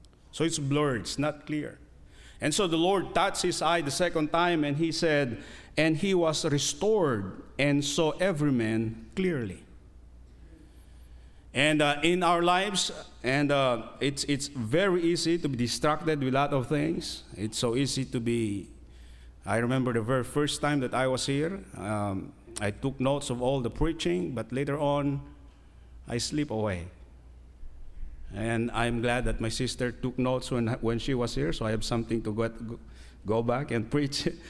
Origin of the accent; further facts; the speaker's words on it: Philippines; I grew up in the Philippines